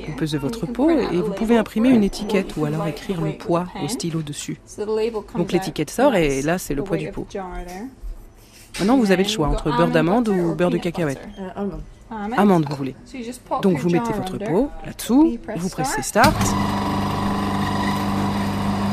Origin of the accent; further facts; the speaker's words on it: Scotland, United Kingdom; French is a second language; moved away as an adult; je viens d'Écosse à l'origine. J'ai déménagé ici il y a un an et demi.